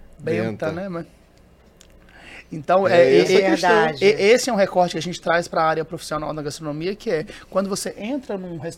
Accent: Minas Gerais, Brazil; eu sou de Minas Gerais, né? Uhum. E eu vejo com um lugar de fala como que o meu estado de origem é um estado racista. E eu falo isso, eu sou mineiro, vivi na pele

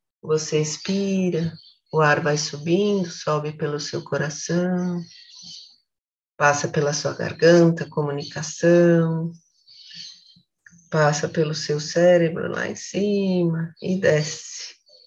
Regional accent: Brazil; Porque a gente é brasileira, a gente tira de onda esses imprevistos.

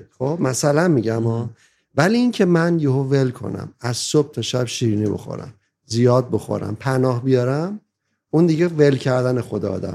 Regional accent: Iran; born there; توی نقطه ای از ایران به دنیا اومدم که شرایط نداشتم،

